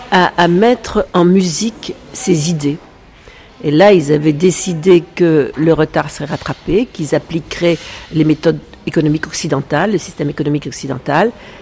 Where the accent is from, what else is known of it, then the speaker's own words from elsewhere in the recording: France; comme je suis française, les entreprises françaises à l'international.